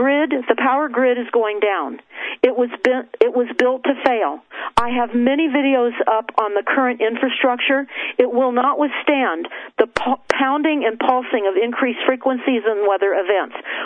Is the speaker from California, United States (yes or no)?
yes; Malibu, California, United States; also born or lived in Santa Monica; Now, I grew up and I lived in Santa Monica, and I grew up in Malibu.